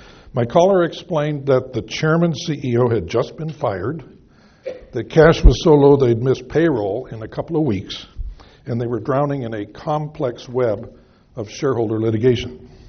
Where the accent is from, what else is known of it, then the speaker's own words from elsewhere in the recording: Oregon, United States; And it was from my home state of Oregon.